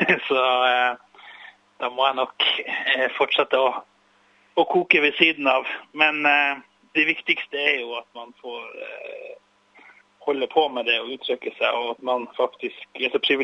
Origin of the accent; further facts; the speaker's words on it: Honningsvåg, Finnmark, Norway; now in Oslo, Norway; etter jeg har vokst opp i Honningsvåg, så er vi jo ikke plaget med så mye trær der. Og når jeg kom til Oslo